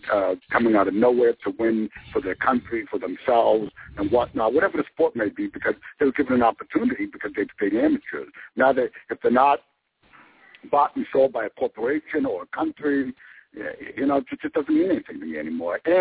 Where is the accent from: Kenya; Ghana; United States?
United States; But the Olympics, to me, as an American, as a citizen